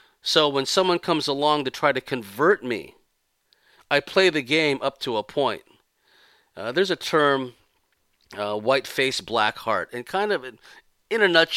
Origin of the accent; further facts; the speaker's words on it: California, United States; When I grew up essentially in the Southern California scene, which was a cosmic zoo, I might add, right?